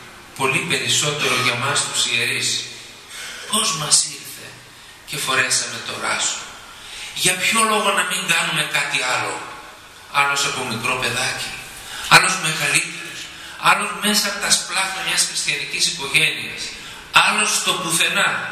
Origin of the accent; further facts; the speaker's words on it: Greece; born there; Δεν διαλέξαμε εμείς το ότι γεννηθήκαμε εδώ στην Ελλάδα και από φυσικό μας έρχεται το να έχουμε τη σχέση με την Εκκλησία.